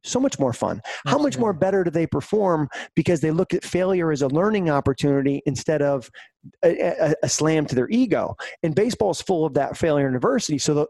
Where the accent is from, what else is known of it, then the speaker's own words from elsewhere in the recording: Massachusetts, United States; Red Sox versus Yankees growing up in Massachusetts, you know, everyone has done that, right?